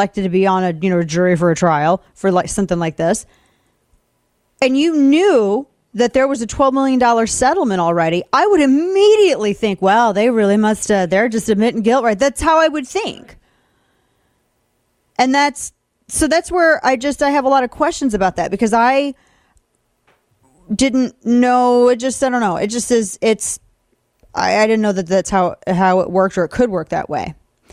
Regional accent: St. Louis, Missouri, United States; Because I've seen it in my hometown of St. Louis.

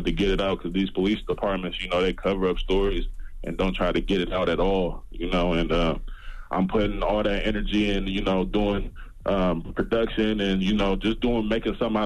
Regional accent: California, United States; I was calling in. I wanted to vent. You know, I'm from the Bay Area.

